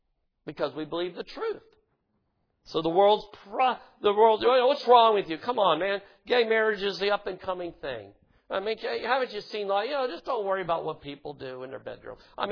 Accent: Southern United States, United States; I'm a Southerner. I know, I got caught up in that. It's hard to get out of you. I mean, I love the South. I love being born in the South and raised in the South.

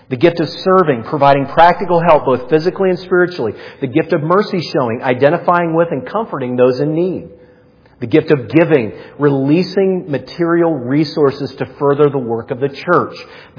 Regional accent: Canton, Ohio, United States; the church choir where I grew up in Canton, Ohio

